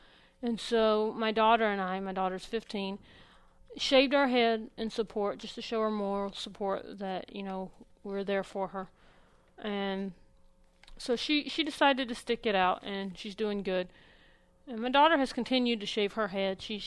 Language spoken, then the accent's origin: English; Georgia, United States; I was in Georgia. I grew up in Georgia, so there's a lot... The black community is a lot more... predominant there